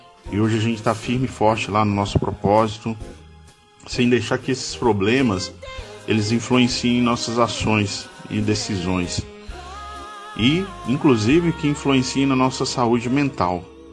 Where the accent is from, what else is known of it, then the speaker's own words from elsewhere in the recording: Ipatinga, Minas Gerais, Brazil; sou de Ipatinga, Minas Gerais.